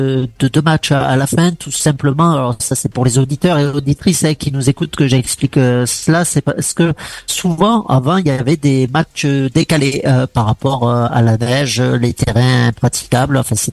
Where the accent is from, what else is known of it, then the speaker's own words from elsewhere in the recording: Agen, Nouvelle-Aquitaine, France; parce que oui, je suis d'Agen, comme tout le monde le sait maintenant sur cette émission.